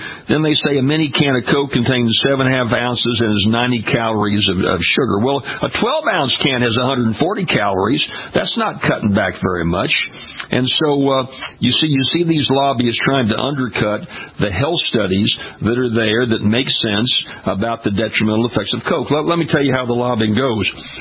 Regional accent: Baton Rouge, Louisiana, United States; a research center in my hometown of Baton Rouge, Louisiana, the Pennington Biomedical Research Center, is one of the premier medical centers throughout the whole nation.

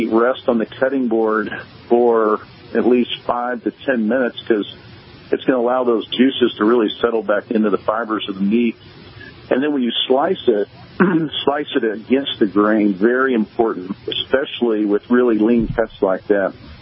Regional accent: Texas, United States; But hey, I grew up on the Texas coast, so I do my share of red fishing and trout fishing.

